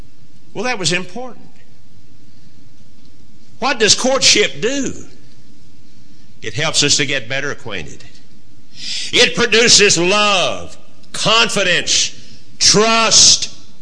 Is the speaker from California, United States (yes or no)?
yes; California, United States; I grew up in California.